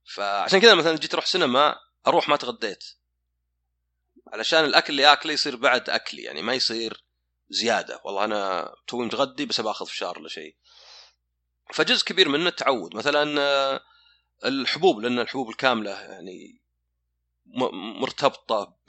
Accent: Saudi Arabia; وعلى فكرة هذا شيء كذا غريب عندنا في السعودية

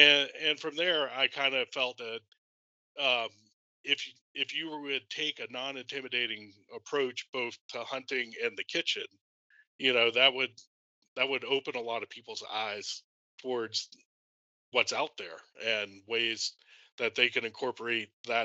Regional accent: Louisiana, United States; moved away; also born or lived in Colorado; Growing up in Louisiana, we did a lot of hunting.

